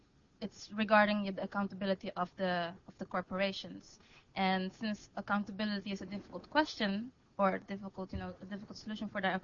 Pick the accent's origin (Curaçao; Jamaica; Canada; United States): Curaçao; and I'm from Curaçao.